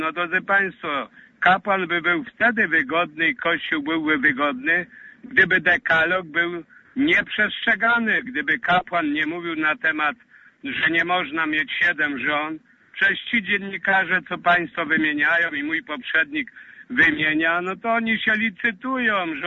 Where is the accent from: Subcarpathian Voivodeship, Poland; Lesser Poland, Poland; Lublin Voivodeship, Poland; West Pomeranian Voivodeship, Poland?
Lesser Poland, Poland; Ja akurat pochodzę ze Skalnego Podhala i u nas z pokolenia na pokolenie przekazywana jest nauka naszych przodków.